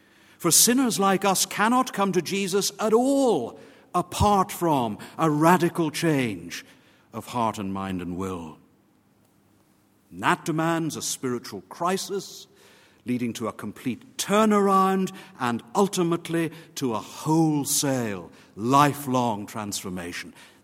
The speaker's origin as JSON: {"language": "English", "region": "Northern Ireland", "country": "United Kingdom", "tie": "born or raised there", "said": "When I was a small boy growing up in Sunday school in Northern Ireland, we were made to learn the Westminster Shorter Catechism, 1648"}